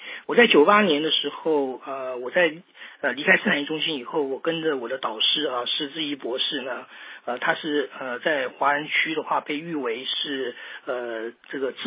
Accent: Taiwan; moved away as an adult; now in Beijing, China; 在45岁以前的话呢，我是出生在台湾，然后工作生活都在台湾。但是45岁以后的话呢，我才移居到北京来啊。

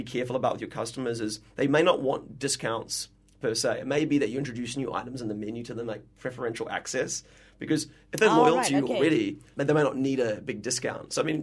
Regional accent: New Zealand; Like, well, growing up in New Zealand, we had afternoon tea.

